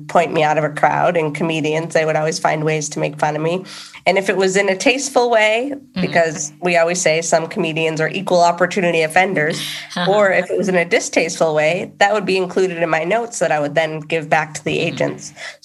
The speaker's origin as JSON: {"language": "English", "region": "East Coast", "country": "United States", "tie": "born or raised there", "said": "So I moved, I grew up in on the East Coast. I moved to the West Coast after college and then moved back to the East Coast"}